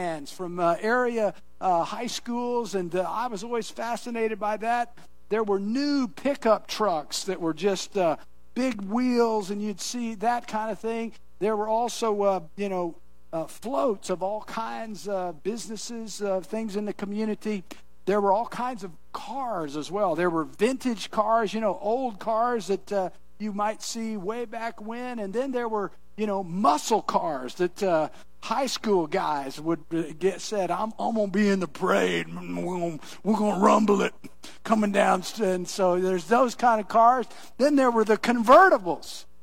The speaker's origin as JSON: {"language": "English", "region": "Kansas", "country": "United States", "tie": "born or raised there", "said": "when I was a kid growing up in Kansas, we always traveled 20 miles away to Hoisington"}